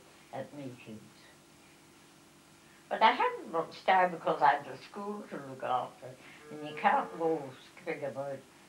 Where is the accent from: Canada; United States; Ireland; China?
Ireland; I said, "I'm Irish, and I'll do it again."